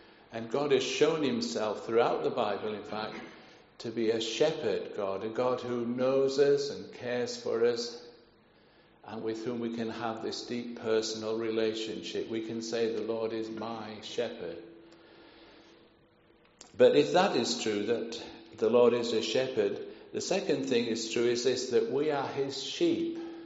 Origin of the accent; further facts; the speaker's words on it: Yorkshire and the Humber, United Kingdom; Where I grew up in Yorkshire, we like to play Crown Green Bowls.